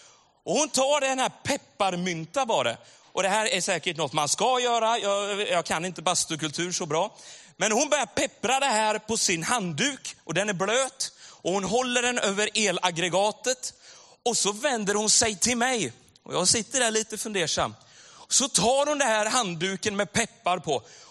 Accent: Sweden; Jag kommer från Sverige. Men så gott att få vara i Vasa.

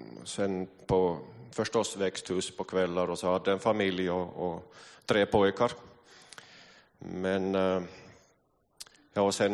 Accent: Kristinestad, Ostrobothnia, Finland; Jag är född i Kristinestad och ut på landsbygden där. Min far och mor hade ett litet jordbruk.

